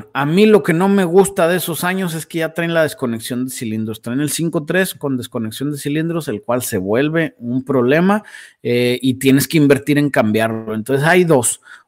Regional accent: Saltillo, Coahuila, Mexico; Acá en mi pueblo hubiera mínimo pista de karts, pero en él. Güey, así estamos en Saltillo, güey.

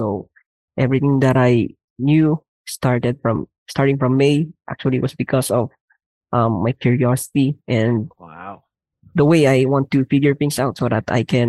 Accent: Baguio, Cordillera Administrative Region, Philippines; I am from Baguio City.

